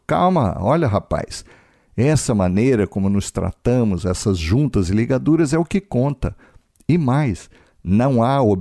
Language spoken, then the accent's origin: Portuguese; Brazil; now in Portugal; mesmo a nossa cá em Portugal. Mas no caso do meu país de origem